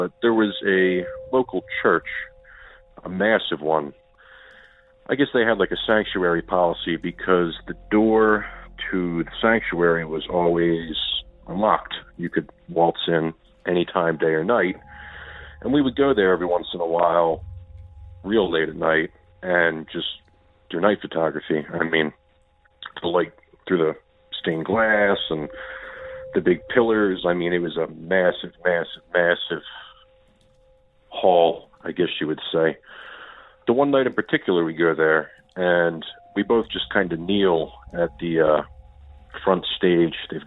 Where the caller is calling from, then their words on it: Philadelphia, Pennsylvania, United States; Hey Derek, I'm calling from Philly.